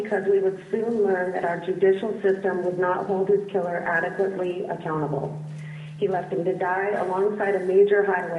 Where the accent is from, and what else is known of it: Alaska, United States